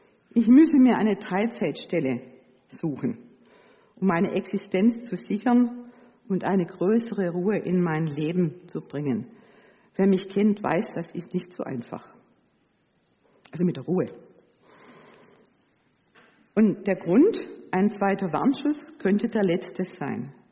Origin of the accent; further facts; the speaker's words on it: Swabia, Germany; Und das als Schwabe.